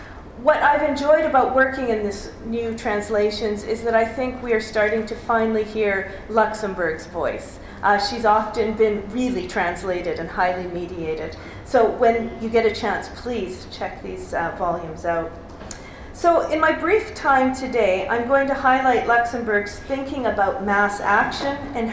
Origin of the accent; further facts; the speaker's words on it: Canada; So, being a Canadian